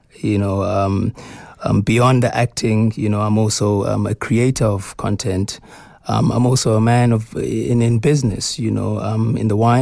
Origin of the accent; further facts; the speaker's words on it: South Africa; you look at our environment as South African artists, it's really hard to build wealth just off an acting check.